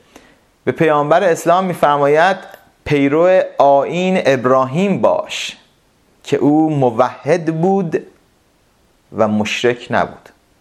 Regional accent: Iran; moved away; ما ایرانی هستیم یا میپرسن کجایی هستید، میگیم ایرانی هستیم

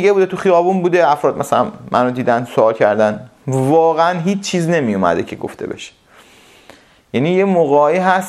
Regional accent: Iran; moved away; ما ایرانی هستیم یا میپرسن کجایی هستید، میگیم ایرانی هستیم

